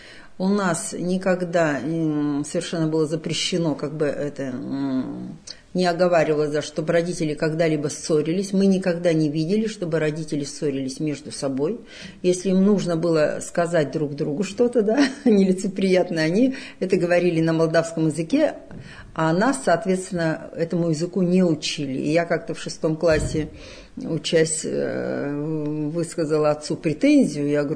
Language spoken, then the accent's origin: Russian; Tomsk Oblast, Russia; born there; я сама родилась на спецпоселении в Томской области.